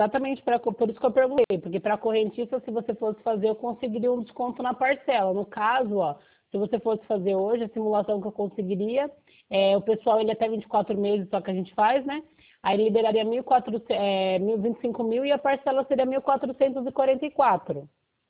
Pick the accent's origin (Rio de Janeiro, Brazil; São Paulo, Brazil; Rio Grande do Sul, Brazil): São Paulo, Brazil; Sorocaba; Eu sou do Sorocaba.